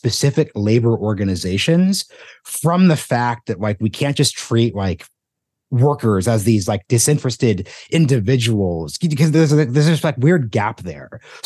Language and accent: English; Portland, Oregon, United States; in my hometown of Portland, Oregon